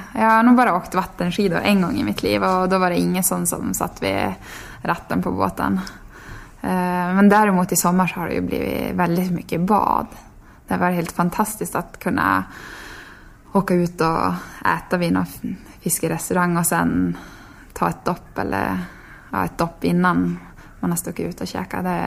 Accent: Tärendö, Norrbotten County, Sweden; now in Sundsvall, Sweden; det vet man ju hemma i Tären, då är det ju i stort sett varenda biltur som man stöter på några renar

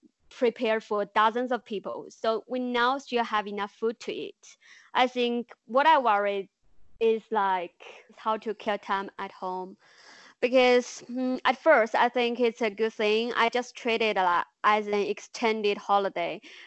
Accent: Enshi, Hubei, China; When I first came back to Hubei, and Enshi, my hometown, I don't think people really take it that serious.

